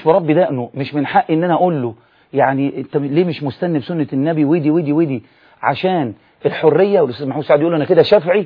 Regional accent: Egypt; الشعب المصري بس انا بتكلم بحكم ان احنا مصريين

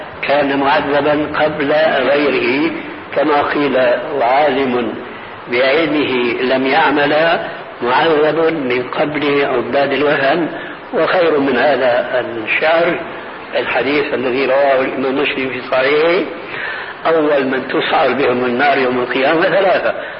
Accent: Syria; كما قال بعض الظرفاء عندنا في سوريا

